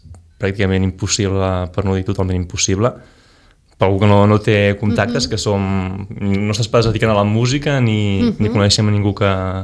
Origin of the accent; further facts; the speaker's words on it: Moja, Catalonia, Spain; Jo de Moja, la costa de Vilafranca.